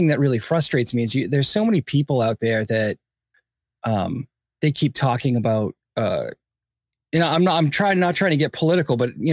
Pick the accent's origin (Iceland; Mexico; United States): United States; New England; So I've always had, growing up in New England, I've always had a fascination and a deep respect for Native American communities.